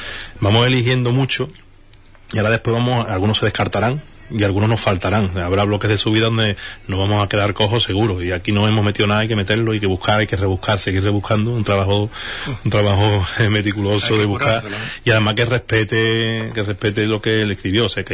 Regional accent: Huelva, Andalusia, Spain; yo vengo de Huelva. Además, de Huelva capital, de la barriada de los Rosales

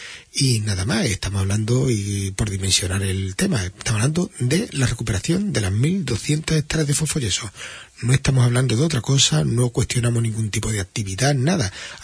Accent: Huelva, Andalusia, Spain; somos nosotros los que estamos en Huelva, los que vivimos en Huelva, los que somos de Huelva

